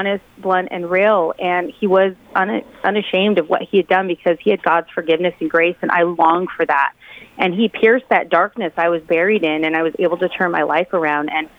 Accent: Denver, Colorado, United States; Denver, Colorado. And I came from a broken family, and I went to public high school

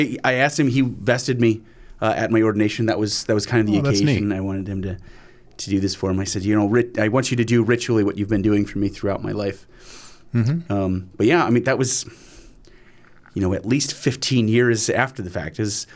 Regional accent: Timberlake, Ohio, United States; I grew up on the east side. I grew up in a little village called Timberlake. If you know where Eastlake, Willoughby, Menor, that area, I grew up over there.

